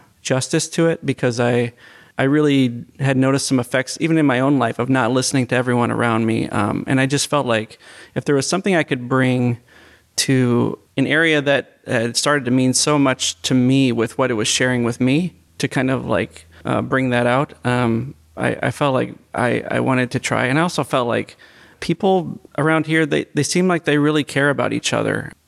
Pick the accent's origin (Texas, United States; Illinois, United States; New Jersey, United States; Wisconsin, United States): Illinois, United States; I am not. No, I'm from Illinois.